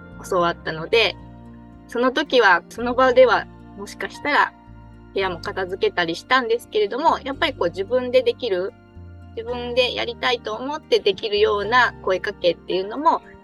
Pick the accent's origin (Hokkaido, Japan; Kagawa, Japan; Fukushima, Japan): Kagawa, Japan; Kan'onji; 私の地元である香川県の観音寺の方で観音寺教室をしています。